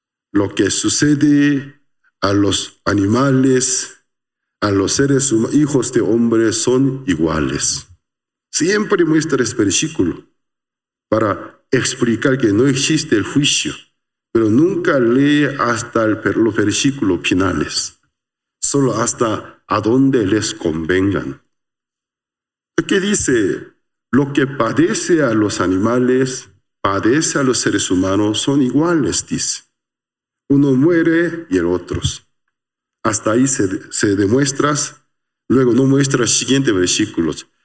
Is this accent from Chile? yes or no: no; South Korea; Yo también cada cierto tiempo visito a mi país de origen, Corea del Sur. Tengo cierta añoranza